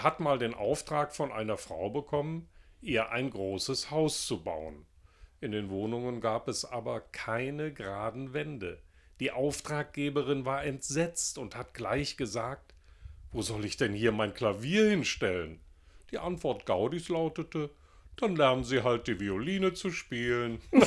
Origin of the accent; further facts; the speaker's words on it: Munich, Bavaria, Germany; now in Barcelona, Spain; Ich komme eigentlich aus München und habe mir vor 7 Jahren Barcelona als Lebensort ausgewählt. Ich spreche Deutsch, Englisch, Spanisch und Französisch.